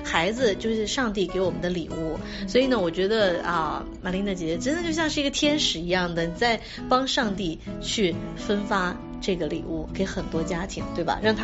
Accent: China; 尤其是我们中国人的一种传统的思维，对不对？

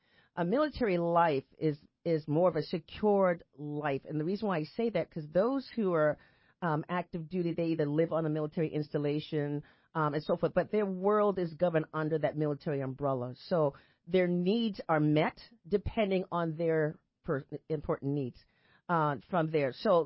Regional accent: Boston, Massachusetts, United States; So for an example, I'm from Boston, Massachusetts. That's where my home is.

